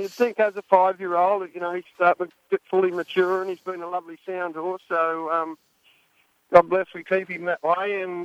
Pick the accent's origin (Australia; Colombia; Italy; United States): Australia; Geez, Steve, being an Aussie, I think I'd like to take him down to the Melbourne Cup.